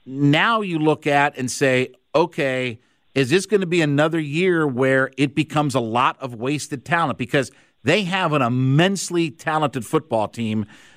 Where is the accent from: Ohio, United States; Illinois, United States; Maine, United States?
Ohio, United States; I grew up in Northeast Ohio, so I spent my whole life watching, you know, the Browns very intimately.